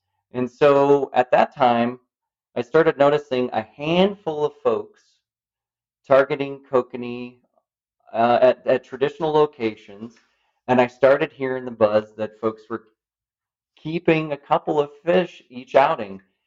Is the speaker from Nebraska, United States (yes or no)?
no; Montana, United States; all the stuff that I used as a kid growing up on Hauser Reservoir.